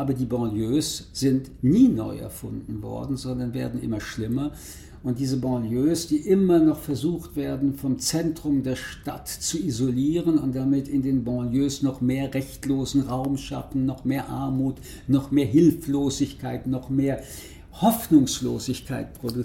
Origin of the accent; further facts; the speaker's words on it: Paris, Île-de-France, France; Ich bin in der Tat in Paris geboren, in der Nähe vom Olympia und dem Café de la Paix. Die Tuilerien waren der Ort, wo ich als Kind gespielt habe.